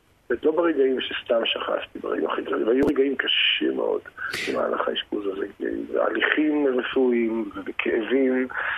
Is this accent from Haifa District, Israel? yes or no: yes; Haifa, Haifa District, Israel; הרי אני חיפאי, גאה.